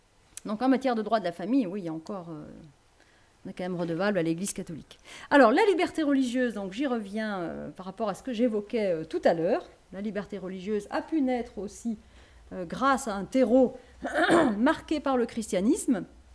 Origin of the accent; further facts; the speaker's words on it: England, United Kingdom; French is a second language; la lutte contre l'esclavage, elle a pris une coloration beaucoup plus religieuse que chez nous en Angleterre